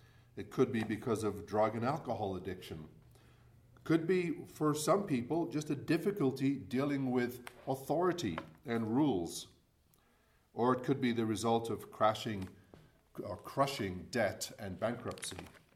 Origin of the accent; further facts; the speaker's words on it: Scotland, United Kingdom; also born or lived in Northern England; Growing up in Scotland and Northern England, I was well aware that our family was poor.